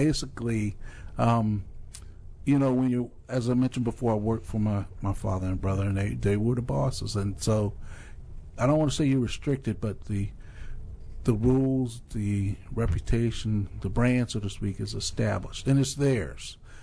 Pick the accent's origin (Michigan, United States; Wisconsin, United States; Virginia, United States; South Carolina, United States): Virginia, United States; Lynchburg; You know, where I grew up in Lynchburg, Virginia, it was big enough to where you had all the modern conveniences and technology